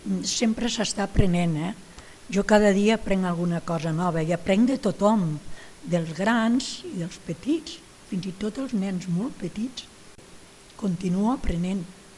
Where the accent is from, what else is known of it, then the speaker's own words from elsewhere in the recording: Raimat, Catalonia, Spain; born there; I fa molts anys que sóc al priorat, jo dic que vaig néixer a Raimat el 1943 i al priorat el 1977.